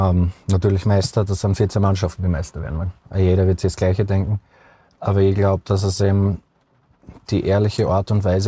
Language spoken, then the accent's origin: German; Austria; Und es gibt leider wenige Spieler bei uns in Österreich, die das noch machen und gleichzeitig spielen können.